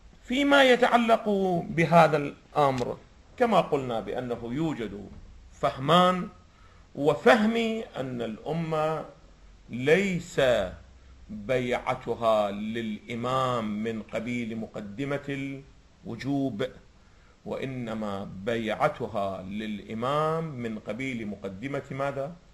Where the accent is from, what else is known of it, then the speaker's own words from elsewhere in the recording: Iraq; وهذا حدث عندنا في العراق